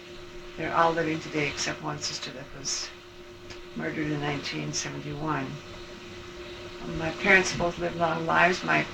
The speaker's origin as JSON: {"language": "English", "region": "Alberta", "country": "Canada", "tie": "born or raised there", "said": "I grew up in Western Canada, Alberta, on a farm. My father was a homesteader. My great-grandparents and my grandparents came from Ukraine in the early 1900s"}